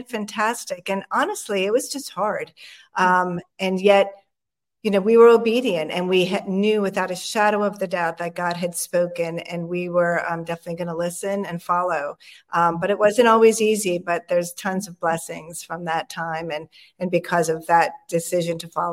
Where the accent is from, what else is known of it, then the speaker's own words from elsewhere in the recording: New York, United States; moved away as an adult; now in Tennessee, United States; Well, I am originally from New York. So 16 years ago, my husband and our four kids moved from Long Island, New York, down to Tennessee.